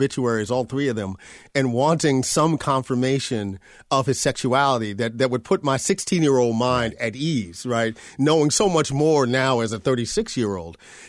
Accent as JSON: {"language": "English", "town": "Bronx", "region": "New York", "country": "United States", "tie": "born or raised there", "said": "And growing up in the South Bronx, where all of my peers were wearing shell top Adidas, unlaced, and Kangols"}